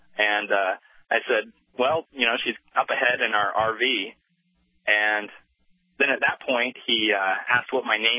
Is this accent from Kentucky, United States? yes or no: no; Indiana, United States; And I told him, actually, I grew up in Indiana.